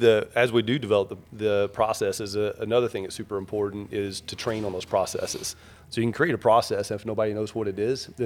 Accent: Georgia, United States; I'm from North Georgia, so I say gooder and gooder.

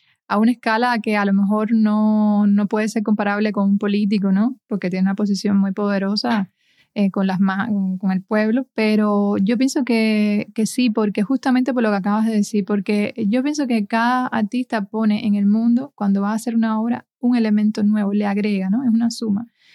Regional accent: Cuba; como cubana, siempre la vía más fácil era criticar el sistema, ¿no?

